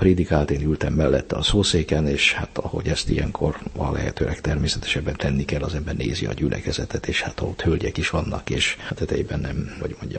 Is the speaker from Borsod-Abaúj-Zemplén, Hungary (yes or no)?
no; Orgovány, Bács-Kiskun, Hungary; Kiskanalasan születtem, aztán édesapám orgoványra került lelkipásztornak, amikor én 13 éves voltam, és az általános iskola utolsó évét azt ott végeztem, utána pedig ilyen vonatos, ingázós bejáróként Kecskeméten a Katona József gimnáziumban végeztem.